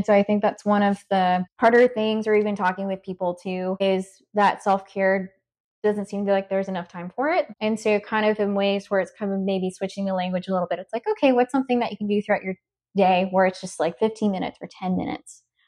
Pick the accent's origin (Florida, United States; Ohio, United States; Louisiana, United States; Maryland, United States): Florida, United States; Jacksonville; So I am also from Jacksonville, Florida, and Adrienne and I are friends.